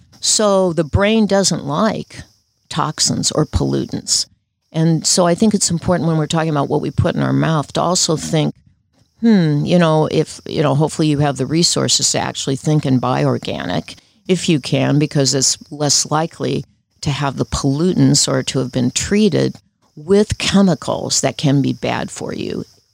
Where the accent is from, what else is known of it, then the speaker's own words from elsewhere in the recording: Rome, Lazio, Italy; also born or lived in New York, United States; So I was born in the Bronx. And then what my mother did was toggle back and forth. So I grew up in Rome.